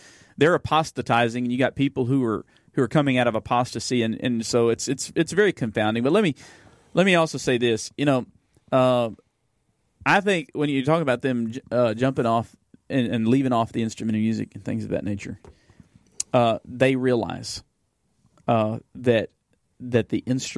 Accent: Beeville, Texas, United States; posted by the Methodist Church I grew up in Beeville

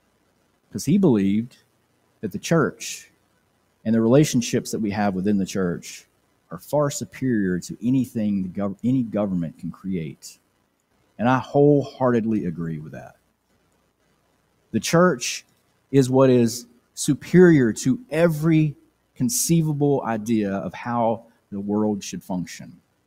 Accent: United States; We should see it as, I'm a Christian and I happen to be also an American.

